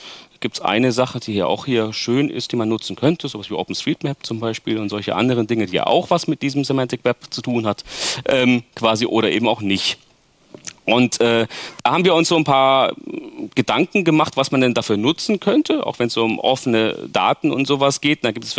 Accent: Mainz, Rhineland-Palatinate, Germany; Und ich komme aus Mainz

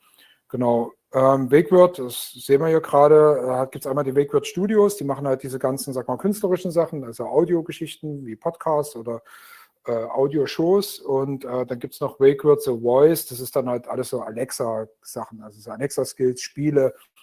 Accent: Dresden, Saxony, Germany; now in Berlin, Germany; auch wenn ich hier in Berlin hocke und aus Dresden komme, Dresden darf man gar nicht mehr nennen heutzutage, aber ich komme wirklich ursprünglich aus Dresden und wohne seit 20 Jahren in Berlin

